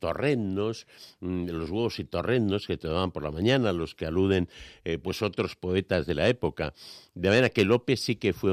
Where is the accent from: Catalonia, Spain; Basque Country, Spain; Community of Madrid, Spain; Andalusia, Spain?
Community of Madrid, Spain; Los madrileños no nos damos importancia de nada